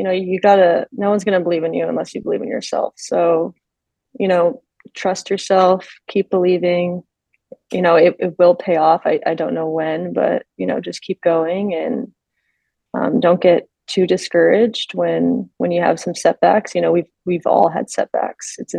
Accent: California, United States; I mean, I'm from the Bay Area, so I grew up a Warriors fan

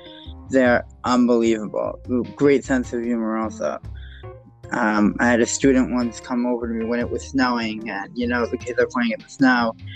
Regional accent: Austin, Texas, United States; also born or lived in Jerusalem; now in Far Rockaway, United States; I was born in Yerushalayim. We moved to Austin, Texas, when I was two, and I currently live in Far Rockaway, yearning for the day that we move back to Eretz Yisrael

